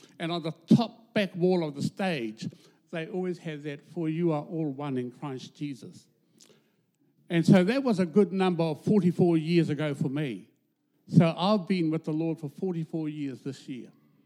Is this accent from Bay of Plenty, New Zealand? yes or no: yes; Whakatāne, Bay of Plenty, New Zealand; now in Auckland, New Zealand; I became bicultural in my schooling years in Whakatāne. And then I moved from Whakatāne to Auckland, and then I became multicultural with the array of people that no doubt populate Auckland.